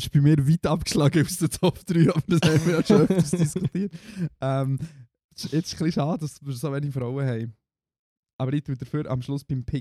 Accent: Bern, Switzerland; Also ich habe schon gewusst, dass sie aus dem Emmital irgendwo kommen, aber ich nicht gewusst, dass sie aus meinem Heimatdorf kommen.

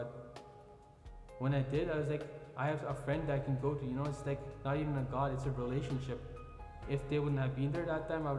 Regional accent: New Delhi, Delhi, India; moved away as an adult; now in Canada; I'm originally from India, the capital of New Delhi. I came to Canada in 2006. I came here for chef school. I moved into Moss Park

